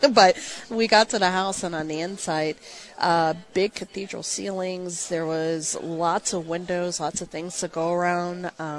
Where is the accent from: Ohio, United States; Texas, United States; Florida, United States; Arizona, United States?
Ohio, United States; now in Michigan, United States; And then I moved back into Michigan. I'm actually originally from Ohio.